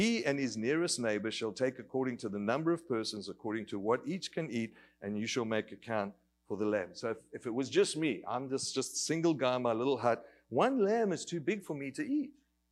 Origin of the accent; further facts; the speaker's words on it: Australia; I'm an Aussie